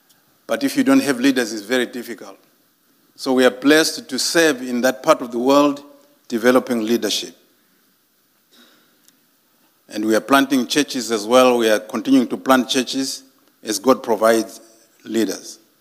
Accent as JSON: {"language": "English", "country": "Zimbabwe", "tie": "born or raised there", "said": "I come from Zimbabwe, a native of Zimbabwe."}